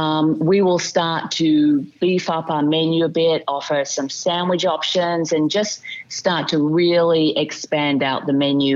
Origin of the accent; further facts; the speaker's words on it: Melbourne, Victoria, Australia; I'm originally actually from the south, south of Australia, not South Australia, but from Melbourne in Victoria. So a long way from home, but have been living in the Greater South Haven area since 1993.